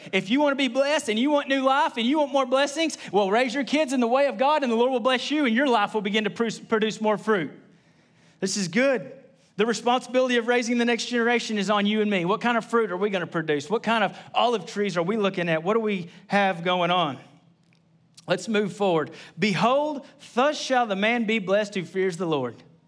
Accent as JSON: {"language": "English", "town": "Gainesville", "region": "Texas", "country": "United States", "tie": "born or raised there", "said": "I mean, I was raised in Gainesville."}